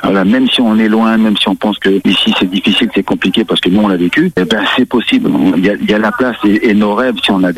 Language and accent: French; New Caledonia; même si on est français, on est dans la France et tout